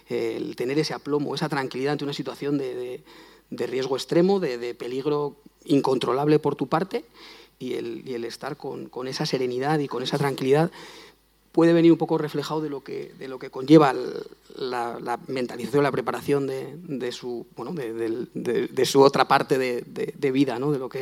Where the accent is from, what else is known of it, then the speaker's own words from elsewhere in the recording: San Sebastián, Basque Country, Spain; soy de San Sebastián, soy natural de aquí de San Sebastián. Mi madre es navarra, yo llevo yendo a los Sanfermines desde antes de tener uso de razón.